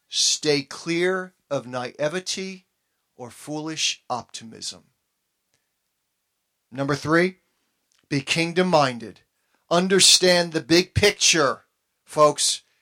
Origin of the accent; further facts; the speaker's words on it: Texas, United States; accent: Texas; And when I really get to preaching, my Texas accent comes out, you know.